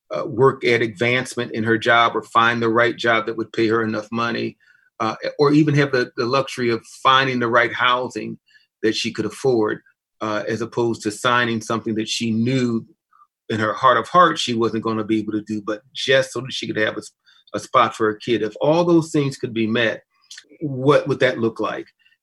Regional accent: Ann Arbor, Michigan, United States; I grew up in Ann Arbor. I moved here when I was 8 years of age. And so this has been a community that I'm very invested in.

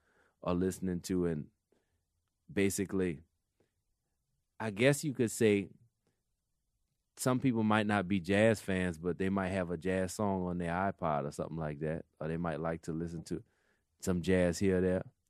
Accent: Kenner, Louisiana, United States; But I'm from New Orleans. Well, I'm from Kenner, actually.

